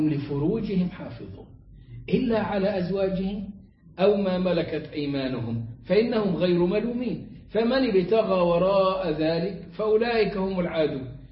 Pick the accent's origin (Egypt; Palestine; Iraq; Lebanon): Egypt; عندنا في مصر في الصعيد بيخلص عليه